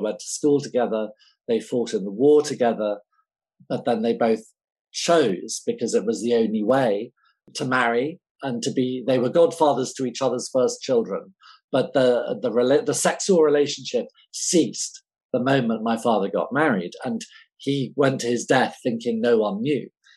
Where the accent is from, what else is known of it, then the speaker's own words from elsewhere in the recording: England, United Kingdom; I'm English